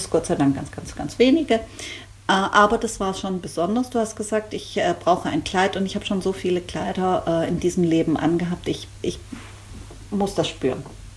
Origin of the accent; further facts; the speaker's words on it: Baden-Württemberg, Germany; Ich bin auch Schwabe.